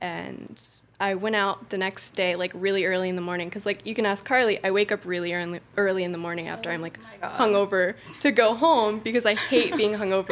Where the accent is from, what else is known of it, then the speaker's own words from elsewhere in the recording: East Coast, United States; also born or lived in Washington, D.C.; now in San Diego, United States; My stepdad was in the military, and I was born in DC, and I just moved around the East Coast until like 2 years ago.